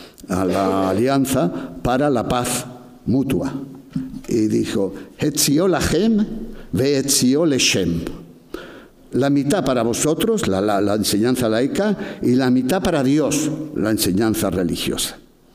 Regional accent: Tetouan, Tanger-Tetouan-Al Hoceima, Morocco; la escuela de Tetuán, justamente, que es la ciudad de donde yo soy originario.

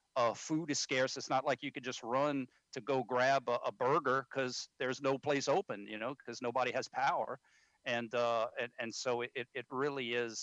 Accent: Delcom, Louisiana, United States; And my hometown, I come from a little small town of Delcom. It's called Delcom, Louisiana.

